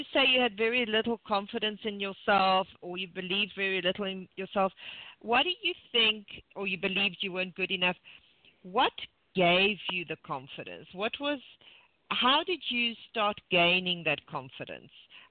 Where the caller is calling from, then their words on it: Temecula, California, United States; Nick, I'm phoning from Temecula, Southern California.